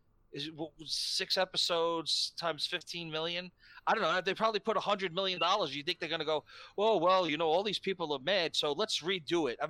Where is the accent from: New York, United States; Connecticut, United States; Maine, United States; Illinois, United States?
New York, United States; That gives me as a New Yorker, a very weird